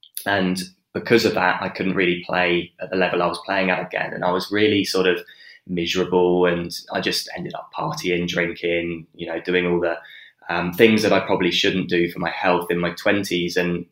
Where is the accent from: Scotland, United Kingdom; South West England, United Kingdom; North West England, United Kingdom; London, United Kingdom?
South West England, United Kingdom; I grew up in England, and I actually grew up in a very rural place in England as well. So I grew up in Dorset, which is south coast.